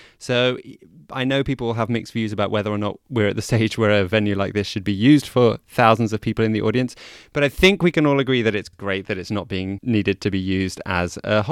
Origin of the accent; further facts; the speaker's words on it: Amsterdam, North Holland, Netherlands; a city tantalizingly close to my hometown of Amsterdam.